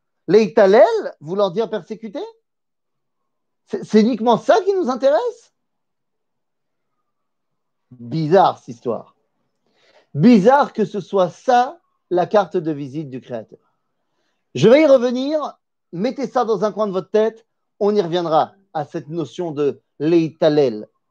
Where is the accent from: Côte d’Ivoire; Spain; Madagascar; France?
France; Metz, Grand Est; je ne viens pas de là-bas, je viens de Metz, a priori